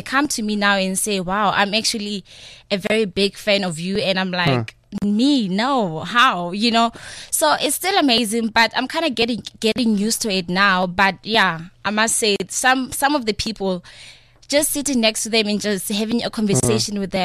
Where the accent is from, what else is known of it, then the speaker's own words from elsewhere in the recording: Odendaalsrus, Free State, South Africa; I was born and raised in Free State, in a very small town in Free State called Odendaals Vries.